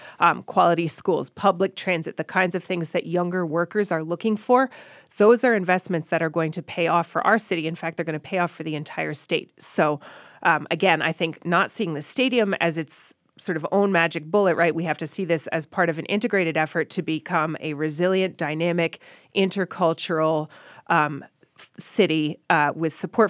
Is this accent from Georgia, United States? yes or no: no; New Hampshire, United States; I grew up in New Hampshire. People in my family have guns, right? People in my family hunt.